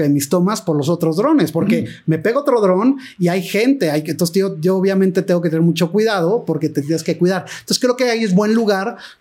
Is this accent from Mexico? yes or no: yes; Mexico; soy el único mexicano de drones ahí.